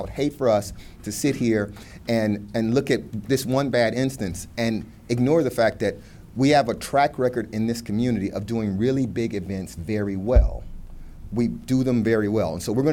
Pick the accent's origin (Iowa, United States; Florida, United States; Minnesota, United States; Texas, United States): Florida, United States; Miami Gardens; I saw the pictures also. That's my hometown. That's Miami Gardens.